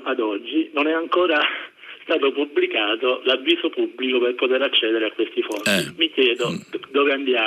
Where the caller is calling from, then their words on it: Taranta Peligna, Abruzzo, Italy; Siamo da Taranta Perigna, piccolo comune dell'Abruzzo.